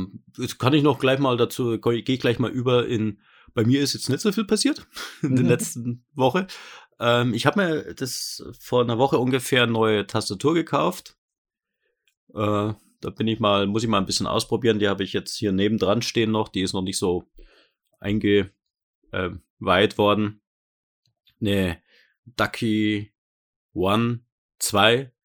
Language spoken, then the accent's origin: German; Bavaria, Germany; Ich meine, ich bin in Bayern aufgewachsen. Ich bin auch ganz froh, dass ich Hochdeutsch kann.